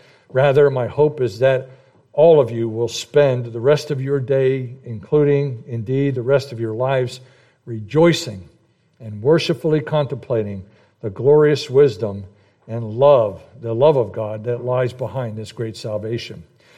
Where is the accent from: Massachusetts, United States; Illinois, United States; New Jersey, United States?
New Jersey, United States; I'm from New Jersey. That's natural. I was born a heathen.